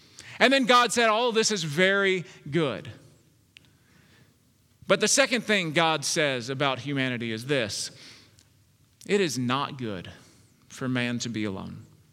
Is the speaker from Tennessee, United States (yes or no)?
yes; Memphis, Tennessee, United States; My friend David and I grew up together in Memphis.